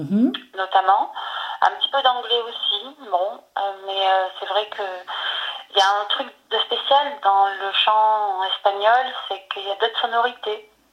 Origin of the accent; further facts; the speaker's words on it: Marseille, Provence-Alpes-Côte d'Azur, France; born there; je suis native de Marseille et que j'ai une partie de mon cœur toujours dans le sud.